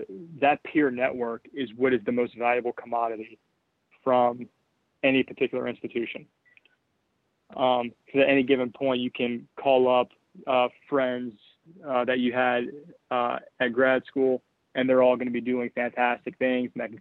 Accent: Columbus, Ohio, United States; I'm from Columbus, Ohio. I did my undergrad at Ohio State.

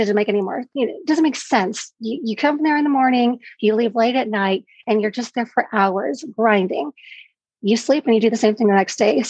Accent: San Francisco, California, United States; also born or lived in Los Angeles; I am born and raised in San Francisco. I lived in LA for about 13 years.

